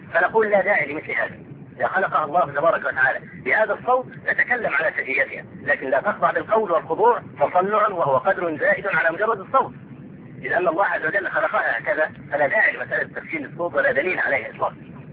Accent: Egypt; عندنا في مصر

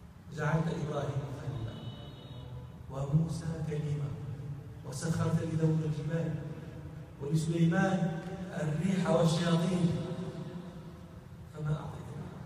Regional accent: Morocco; احنا عندنا في المغرب يعتنون جدا برسم القرآن

